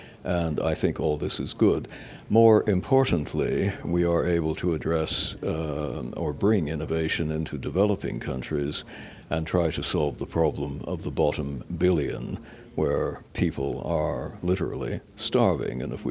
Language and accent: English; Canada; I am a Canadian.